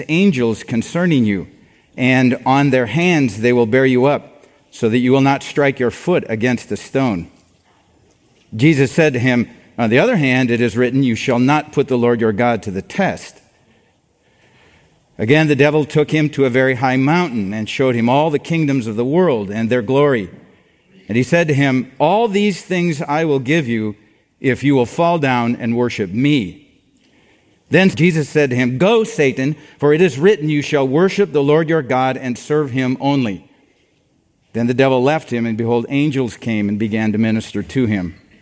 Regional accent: Iowa, United States; I'm from Iowa, okay? I can tell you a manger is not where you put a baby, all right?

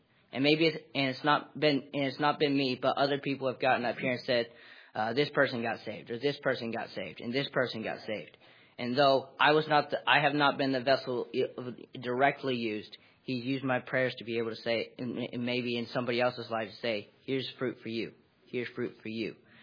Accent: Shelby, North Carolina, United States; I'm from Shelby, North Carolina. I'm a senior here studying music.

